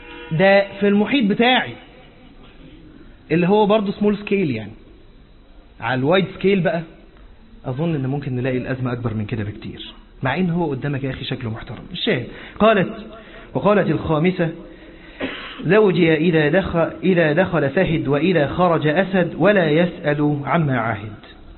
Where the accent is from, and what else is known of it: Egypt